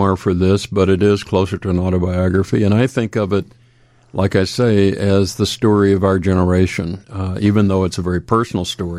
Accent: Texas, United States; maybe it's just I was so isolated as a kid and growing up in Texas in the 50s, I believed all that stuff.

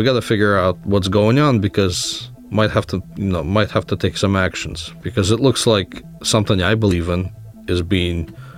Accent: United States; listen, I'm an American. I live paycheck to paycheck.

